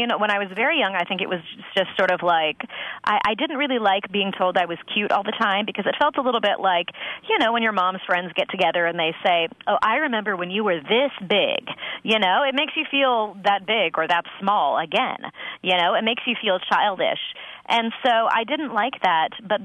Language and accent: English; Los Angeles, California, United States; So it was kind of part of the culture of L.A. where I grew up in the Valley.